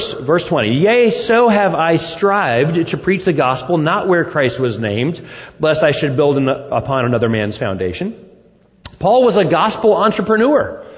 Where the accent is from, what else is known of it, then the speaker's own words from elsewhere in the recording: California, United States; born there; I was born in California, the land of fruits and nuts.